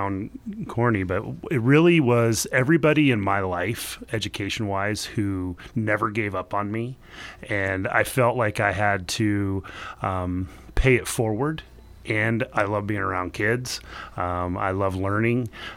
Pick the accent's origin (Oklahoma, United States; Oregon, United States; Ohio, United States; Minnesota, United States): Oregon, United States; Roseburg; also born or lived in Florida; I grew up in Roseburg, went to Winchester, moved here from Florida, went to Winchester my sixth grade year.